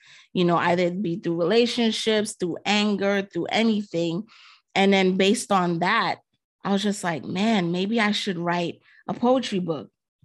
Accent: Brooklyn, New York, United States; Growing up in Brooklyn, and not only Brooklyn, 80s baby, 90s era, lover of 90s hip hop, 90s R&B.

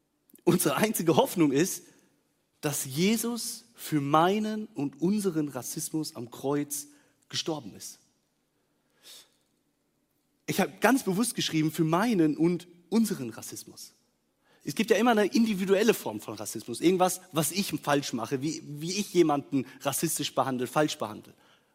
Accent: Germany; weil ich bin groß geworden in Deutschland.

